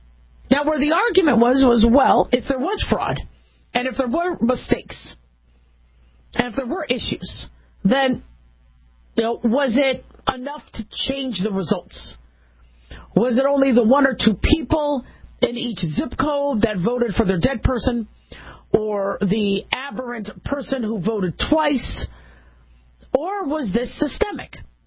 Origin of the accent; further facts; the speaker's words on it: United States; being American, being a physician, being a mom, being a human